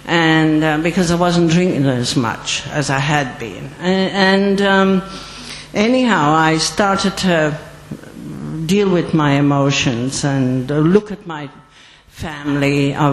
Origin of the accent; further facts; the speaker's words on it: Queensland, Australia; also born or lived in Ireland; I come from Queensland in Australia. I was born in Ireland